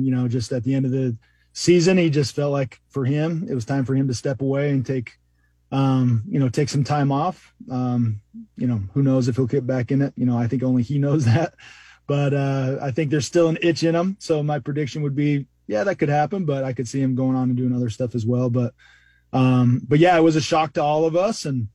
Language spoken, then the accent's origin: English; Evanston, Wyoming, United States; I'm from Wyoming, bro. Come on. What else is there, right? There's nothing else but blue collar in Wyoming. So, yeah, born and raised 18 years in Evanston, Wyoming